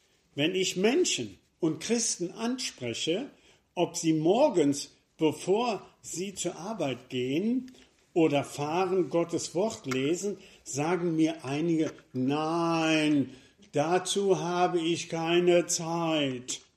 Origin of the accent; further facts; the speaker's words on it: Marl, North Rhine-Westphalia, Germany; Ich komme aus Marl, aus der Friedenskirche